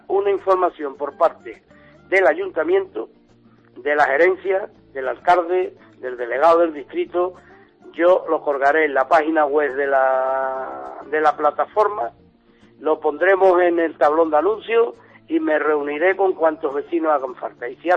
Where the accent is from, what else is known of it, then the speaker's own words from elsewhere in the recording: Andalusia, Spain; Andalucía somos todos, andaluces todos.